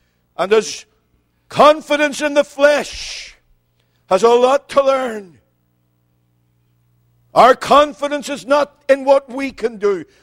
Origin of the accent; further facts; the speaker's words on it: Northern Ireland, United Kingdom; One of the great advantages that I had as a young Christian growing up in the Free Church in Northern Ireland was that in those days there was a constant emphasis in preaching